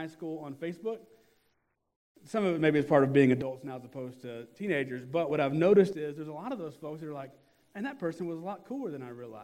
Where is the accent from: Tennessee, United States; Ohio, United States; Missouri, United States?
Tennessee, United States; Nashville; especially growing up in Nashville, you know, you're not supposed to like Tennessee fans.